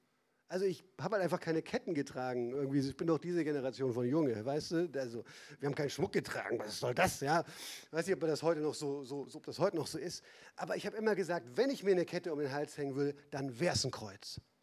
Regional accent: Northern Germany, Germany; bei aller norddeutsch vor sich hergetragener Bescheidenheit, und das kenne ich ja gut als Norddeutscher

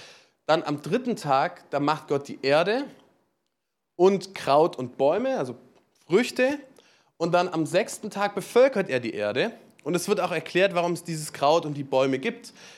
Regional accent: Germany; Wenn ich jetzt als Deutscher da ankomme in Indien

